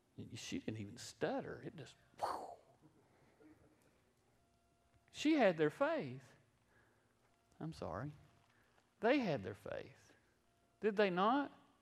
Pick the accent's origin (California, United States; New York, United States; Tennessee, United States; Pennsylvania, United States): Pennsylvania, United States; Irwin; And I keep wanting to say heathen. I got to put that R in there. I'm from Irwin. Heathen.